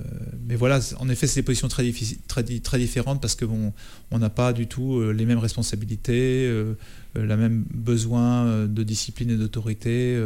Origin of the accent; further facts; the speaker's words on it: Saint-Sulpice, Nouvelle-Aquitaine, France; also born or lived in Paris; Je suis né à Paris, hein, comme trop de gens. mais je suis venu m'installer dès l'âge de mes 4 ans à Saint-Sulpice, donc je me considère comme charentais.